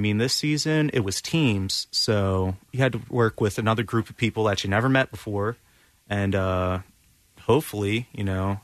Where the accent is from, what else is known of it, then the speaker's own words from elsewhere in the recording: Delaware, United States; I am from Delaware.